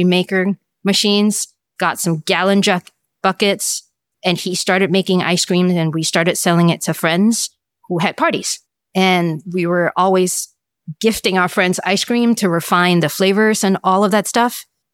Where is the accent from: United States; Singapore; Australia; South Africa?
Singapore; But gratefully, born and raised in Singapore, educated there as well